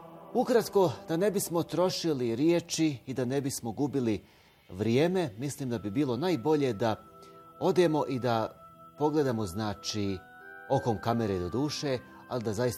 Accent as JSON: {"language": "Bosnian", "town": "Bihać", "region": "Federation of Bosnia and Herzegovina", "country": "Bosnia & Herzegovina", "tie": "born there", "said": "Ja sam se rodio u Bihaću, inače to je moj rodni grad."}